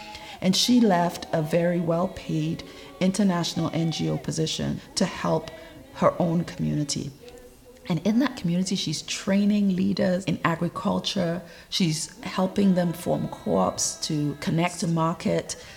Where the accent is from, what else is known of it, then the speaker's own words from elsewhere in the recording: Sierra Leone; also born or lived in Edmonton, California, United States; now in Canada; I was born in Edmonton, Alberta, and my father had been an international student there, and I did my whole high school education in Sierra Leone. And then I returned to Canada for university, and I've spent my whole adult life here.